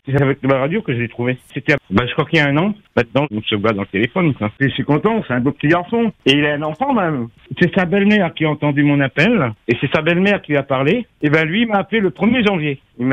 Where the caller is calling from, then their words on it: Nancy, Grand Est, France; de Nancy, j'habite à Nancy.